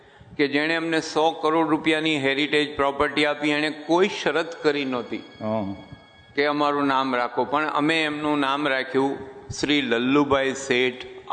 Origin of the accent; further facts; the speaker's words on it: Ahmedabad, Gujarat, India; હું અમદાવાદી છું, ફી લીધા વગર કાંઈ છોડું એવો માણા નથી.